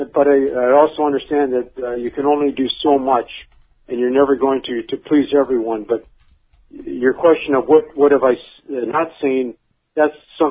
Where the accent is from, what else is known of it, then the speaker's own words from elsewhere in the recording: Kankakee, Illinois, United States; how about, my hometown of Kankakee, Illinois?